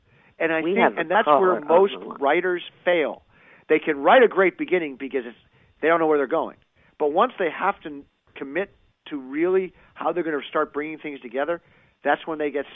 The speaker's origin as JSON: {"language": "English", "town": "Barrington", "region": "Rhode Island", "country": "United States", "tie": "born or raised there", "said": "Barrington, Rhode Island."}